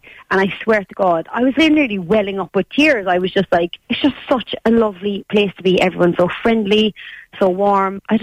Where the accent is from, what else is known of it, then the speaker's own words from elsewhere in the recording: Ireland; Being Irish in general life just means everything to me